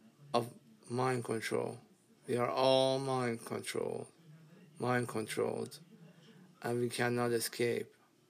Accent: Iran; and I am from Iran.

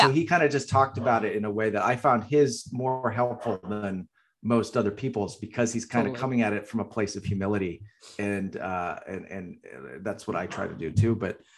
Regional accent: Boston, Massachusetts, United States; it was literally in the last screening in my hometown of Boston

